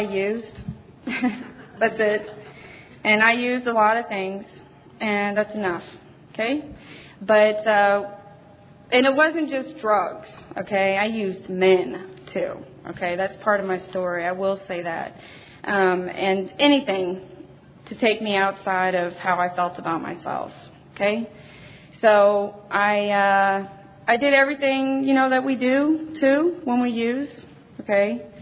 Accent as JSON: {"language": "English", "region": "Missouri", "country": "United States", "lives_now": "Sweden", "said": "I'm originally not from Sweden. I'm from Missouri."}